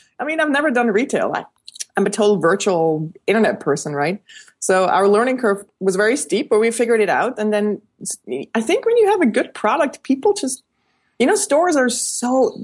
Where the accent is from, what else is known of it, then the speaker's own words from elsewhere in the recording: Switzerland; You know, I'm Swiss. I grew up in Switzerland.